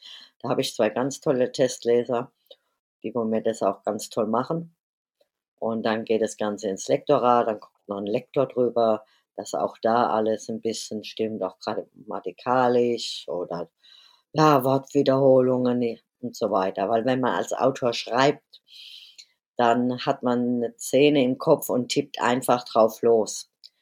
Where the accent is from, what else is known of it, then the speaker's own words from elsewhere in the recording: Mannheim, Baden-Württemberg, Germany; born there; Das spielt in Mannheim, also in meinem Geburtsort.